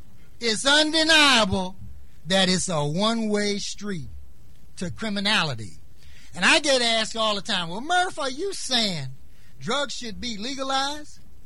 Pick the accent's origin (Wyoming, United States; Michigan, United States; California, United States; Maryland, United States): Maryland, United States; Baltimore; 1996, the National Association of Institutions and Alternatives did a study of Baltimore, my hometown